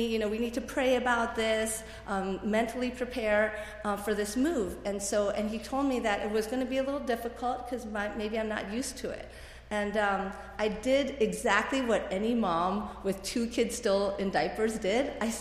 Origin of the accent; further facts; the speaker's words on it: Potomac, Maryland, United States; growing up, I grew up in Potomac, Maryland, which is right outside of DC